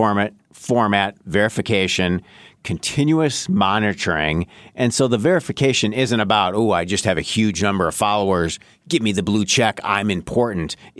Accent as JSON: {"language": "English", "town": "Tulsa", "region": "Oklahoma", "country": "United States", "tie": "born or raised there", "said": "You have this huge wooden troll in Tulsa. And I'm a Tulsa boy. That's my hometown, Martin."}